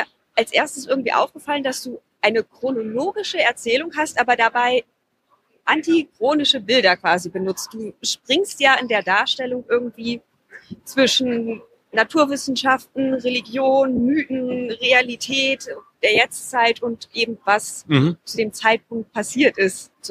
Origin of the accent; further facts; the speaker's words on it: Bremen, Germany; Ich hatte schon mal einen Comic, der in meiner Heimatstadt in Bremen spielt